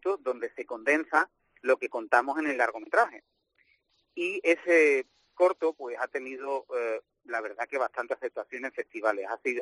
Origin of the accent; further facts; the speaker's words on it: Huelva, Andalusia, Spain; dos en España, en Zaragoza y en Huelva, en mi tierra